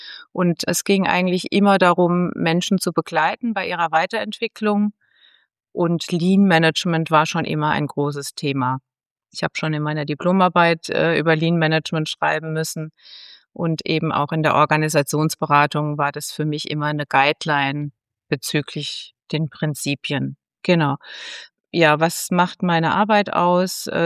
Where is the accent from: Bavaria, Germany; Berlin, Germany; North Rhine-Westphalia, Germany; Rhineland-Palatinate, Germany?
Rhineland-Palatinate, Germany; hast du schon gesagt. Ich bin ein Pfälzer Kind. Ich wohne in der Pfalz an der schönen Weinstraße.